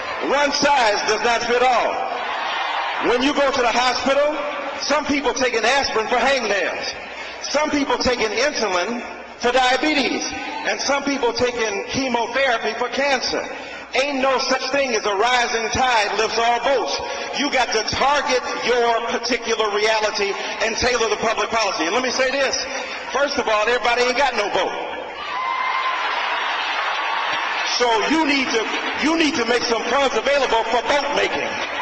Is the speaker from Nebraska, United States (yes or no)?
no; Detroit, Michigan, United States; I am from America too. I'm from Detroit, Michigan. That's in America.